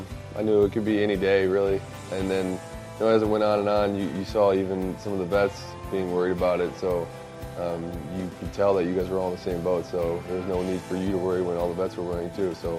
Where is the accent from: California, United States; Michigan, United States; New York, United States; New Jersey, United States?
Michigan, United States; Oxford; I'm from a small town of Oxford, Michigan. I graduated 220 kids. Pretty small town. You blink, you miss the downtown.